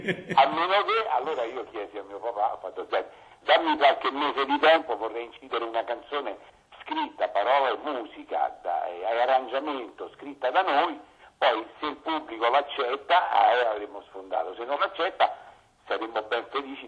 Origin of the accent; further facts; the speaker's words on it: Rome, Lazio, Italy; born there; noi siamo nati a Fontana di Trevi a Roma